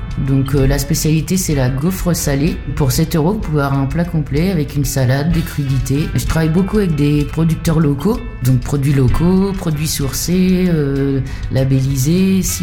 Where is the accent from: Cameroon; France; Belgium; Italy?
France; Le Havre, Normandy; Je suis d'origine havraise, oui. J'ai habité quartier Notre-Dame pendant de nombreuses années. Après, j'ai aussi également habité à Saint-François pendant pas mal de temps. Et là, je me suis un petit peu reculée vers la campagne pour profiter un petit peu du potager et de l'air pur.